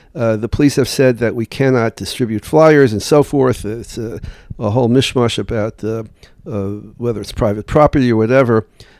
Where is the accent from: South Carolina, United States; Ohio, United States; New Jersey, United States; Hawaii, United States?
New Jersey, United States; Newark; when I was a kid growing up in Newark